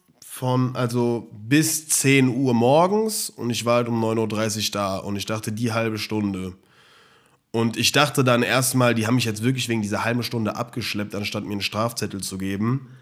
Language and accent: German; Offenbach, Hesse, Germany; accent: Offenbach dialect; Und ich so, ja, aus Offenbach. Und sie so, ah ja, das habe ich gleich am Dialekt gehört.